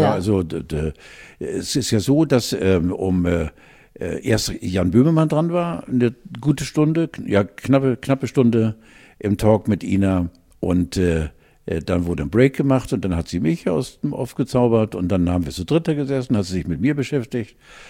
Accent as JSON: {"language": "German", "town": "Wankendorf", "region": "Schleswig-Holstein", "country": "Germany", "tie": "born or raised there", "said": "Entweder in Wankendorf, dort, wo ich groß geworden bin, neben meinen Eltern"}